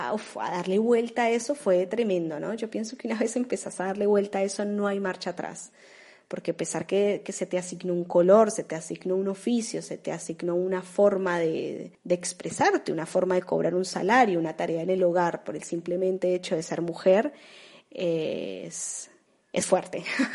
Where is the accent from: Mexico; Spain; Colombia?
Colombia; moved away as an adult; now in Argentina; Soy una colombiana que reside en Argentina hace 12 años, estudié en la Universidad de Buenos Aires, me vine acá por eso, por ese motivo.